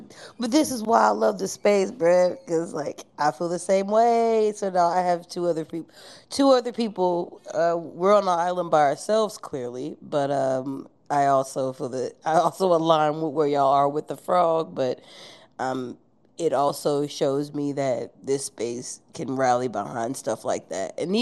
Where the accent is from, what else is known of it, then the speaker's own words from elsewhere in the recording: Atlanta, Georgia, United States; I mean, I'm from Atlanta, so like most people know Atlanta for like one thing or the other